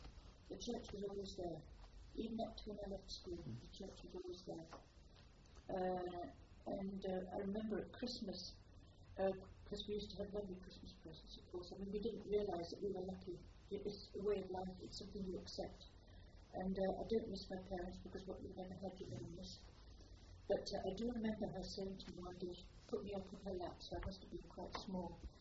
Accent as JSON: {"language": "English", "town": "Letchworth", "region": "East of England", "country": "United Kingdom", "tie": "born or raised there", "also_born_or_lived": "London", "said": "I was born in Hackney in London, and a year later, here I was up in Letchworth"}